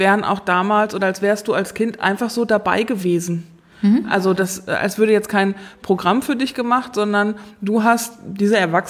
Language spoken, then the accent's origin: German; West Germany, Germany; ich bin zwar im Westen aufgewachsen, aber da war es so in den 80ern auch so